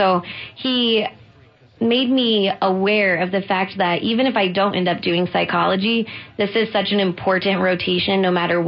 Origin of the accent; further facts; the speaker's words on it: Indiana, United States; Hi there. … I'm from Indiana. I go to Butler University for grad school.